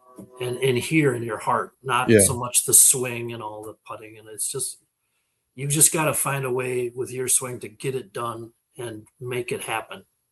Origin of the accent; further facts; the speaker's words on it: Benson, United States; I had my heart broken at a tournament in my hometown of Benson one year